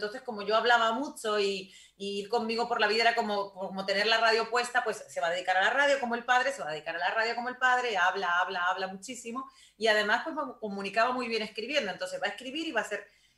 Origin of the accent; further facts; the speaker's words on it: Argentina; moved away; mis padres y nosotros, mi familia, salimos de Argentina sin ningún problema